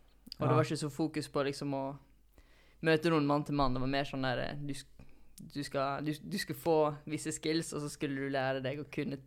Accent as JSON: {"language": "Norwegian", "town": "Førde", "region": "Vestland", "country": "Norway", "moved": "yes", "lives_now": "Oslo, Norway", "said": "Jeg er fra Førde i Sogn og Fjordane."}